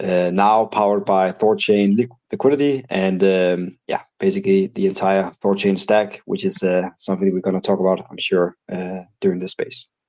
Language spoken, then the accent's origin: English; Denmark; sitting here in Denmark, and I am actually from Denmark